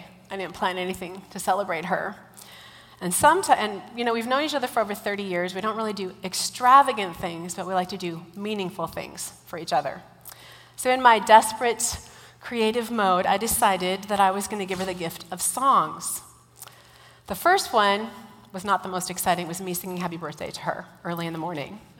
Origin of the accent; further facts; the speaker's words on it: Pelican Rapids, Minnesota, United States; a gospel-centered church in my hometown, which is Pelican Rapids, Minnesota. 2,000 people live there. It's as cute as it sounds.